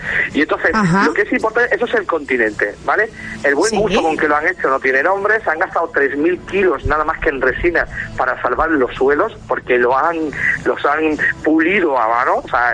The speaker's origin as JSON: {"language": "Spanish", "region": "Extremadura", "country": "Spain", "said": "sabes que soy nacionalista extremeño"}